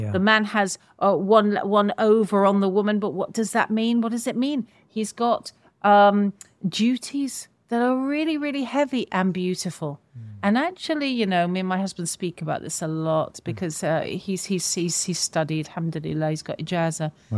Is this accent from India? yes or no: no; United Kingdom; And I think really as Westerners, as Europeans, as British people, we're traumatized by that.